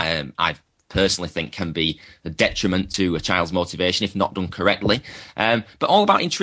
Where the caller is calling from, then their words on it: Harrogate, Yorkshire and the Humber, United Kingdom; I'm speaking from Harrogate in the North Yorkshire God's Own County in England.